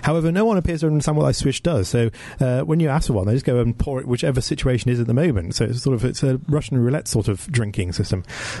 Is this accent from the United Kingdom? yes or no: yes; United Kingdom; I mean, we're British, for goodness sakes.